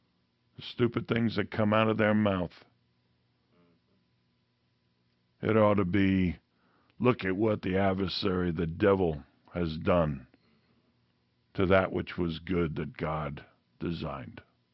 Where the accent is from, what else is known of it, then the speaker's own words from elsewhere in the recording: Queens, New York, United States; just because I'm a kid from Queens that had concrete around me all the time, I can still understand this.